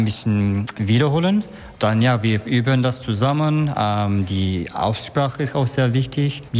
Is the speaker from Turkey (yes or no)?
yes; Turkey; German is a second language; moved away; also born or lived in Scotland / United States; Ich bin halb Türke, halb Amerikaner. Ich bin in der Türkei aufgewachsen, aber ich hatte immer andere Leute von anderer Kultur bei mir. Und dann, ich bin in Schottland gewohnt und dann Amerika, dann nochmal Türkei.